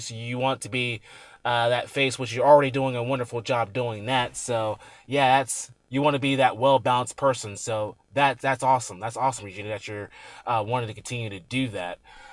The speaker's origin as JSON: {"language": "English", "town": "Atlanta", "region": "Georgia", "country": "United States", "said": "I'm from the Atlanta area originally, actually."}